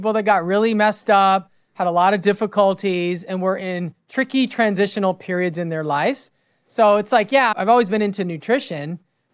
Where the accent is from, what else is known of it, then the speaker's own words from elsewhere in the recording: Los Angeles, California, United States; I'm from West LA and I did excel academically and I ended up doing my undergrad at USC.